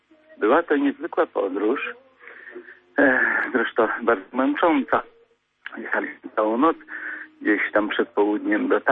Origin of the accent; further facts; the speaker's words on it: Chełm, Lublin Voivodeship, Poland; ja poprosiłem 14 biletów do Łobrzenicy. A ona zdębiała i mówi tak, a skąd wy jesteście? Z Chełma.